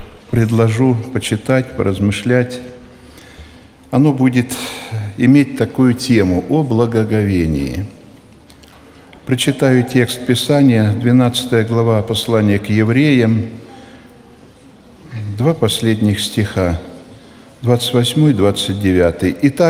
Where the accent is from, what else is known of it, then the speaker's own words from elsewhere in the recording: Smolensk, Smolensk Oblast, Russia; Я из Смоленска, это самая западная область нашей страны.